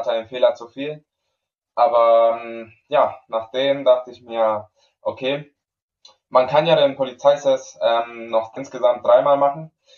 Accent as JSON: {"language": "German", "region": "Canary Islands", "country": "Spain", "tie": "born or raised there", "moved": "yes", "said": "Ich bin auf Gran Canaria aufgewachsen. Meine Mutter ist Spanierin, mein Vater ist Nigerianer"}